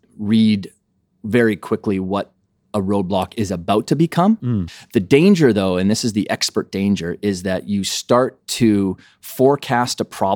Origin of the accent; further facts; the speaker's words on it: Canada; So, I'm Canadian, so everyone plays hockey. It's just, you come up with skates on.